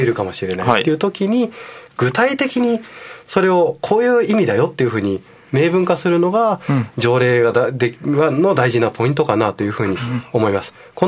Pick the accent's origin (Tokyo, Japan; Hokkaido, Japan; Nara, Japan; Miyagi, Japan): Tokyo, Japan; もともと東京の児童館で生まれ育ちの中で児童館を利用してたユーザーなので、